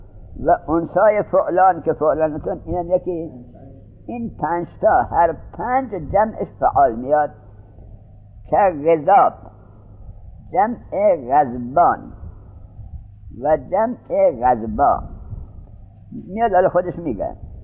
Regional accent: Iran; also born or lived in Afghanistan; من خودم افغانیم آقا، رفتیم افغانستان، چون من در ایران بزرگ شده بودم، بعد لغات مخصوص افغانی را بلد نبودم.

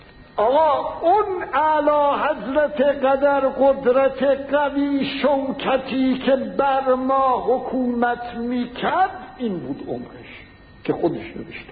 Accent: Tehran, Tehran Province, Iran; من بچه تهرانم، سنمم از همه شما بیشتره

